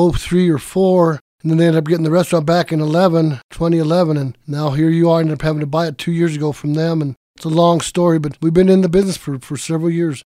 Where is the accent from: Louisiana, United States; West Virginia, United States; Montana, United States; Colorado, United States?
Colorado, United States; Well, I was born and raised here in the San Luis Valley. My folks have been in the restaurant business since 1958, over 60 years, in various locations here in the Valley.